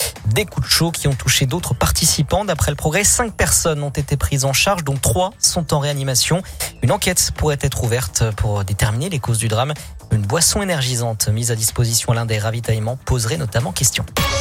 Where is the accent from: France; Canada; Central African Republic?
France; Grand Est; now in Lyon, France; peut-être chez moi en Lorraine, peut-être qu'il y a des trésors.